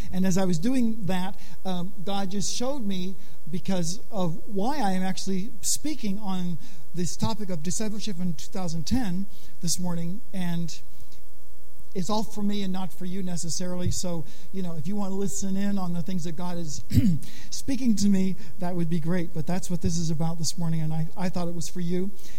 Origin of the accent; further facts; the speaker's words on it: Canada; I say, no, I'm from Canada. F-R-O-M.